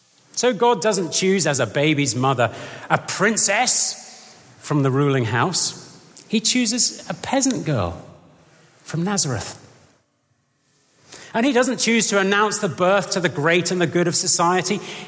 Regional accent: Croydon, London, United Kingdom; And I can say that because I am from Croydon.

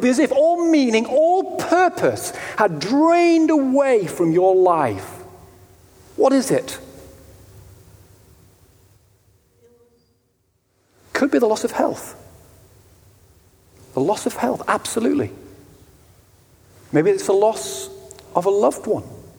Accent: Yorkshire and the Humber, United Kingdom; I mean, I'm from Yorkshire.

